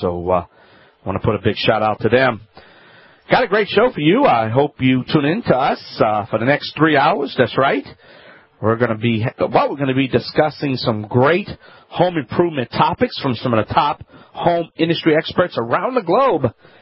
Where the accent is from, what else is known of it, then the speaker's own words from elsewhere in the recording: Louisiana, United States; I'm the Cajun man from the Bayou Land.